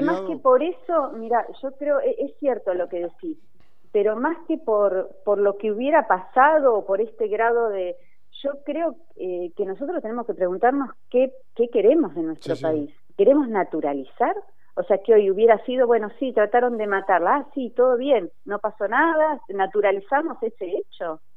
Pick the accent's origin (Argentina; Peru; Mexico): Argentina; Acá no hay enemigos, somos todos argentinos